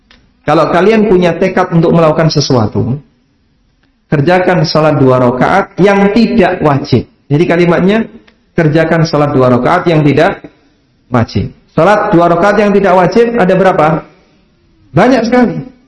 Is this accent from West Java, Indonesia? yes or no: no; Paciran, East Java, Indonesia; Saya asli dari Paciran, Lamongan, Jawa Timur. Rumah saya dengan laut 200 meter. Jalan Dendles itu dekat rumah saya.